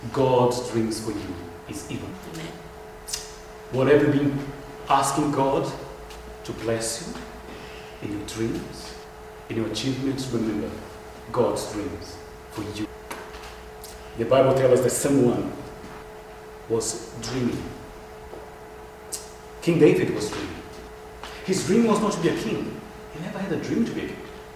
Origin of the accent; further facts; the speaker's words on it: Brazil; English is a second language; If you wonder where my funny accent comes from, I'm from Brazil, a land where everything seems to be bigger, the size, the rivers, and the snakes and the spiders, everything's massive.